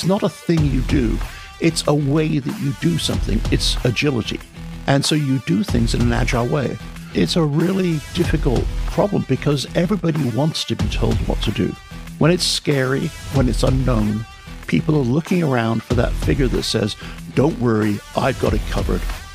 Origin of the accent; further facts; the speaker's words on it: England, United Kingdom; now in United States; I am English, but I've been living in the US now for 30-something years.